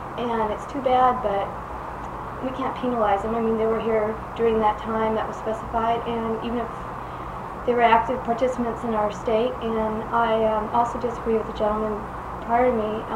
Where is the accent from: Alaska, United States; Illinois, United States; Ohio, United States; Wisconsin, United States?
Alaska, United States; I was born and raised in Alaska